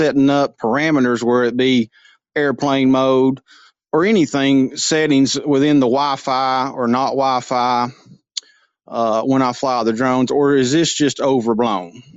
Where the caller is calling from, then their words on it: Tennessee, United States; accent: southern; down here in southern East Tennessee. As my accent is already southern